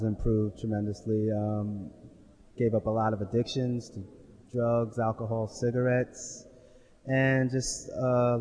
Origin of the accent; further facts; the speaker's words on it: New York City, New York, United States; I'm from New York City and I'm a musician by trade.